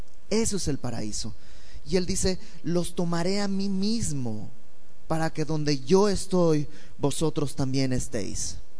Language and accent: Spanish; Bolivia; moved away as an adult; now in Mexico; yo no soy de México, soy boliviano. Llegué a México hace 15 años por 6 meses y también me fui quedando.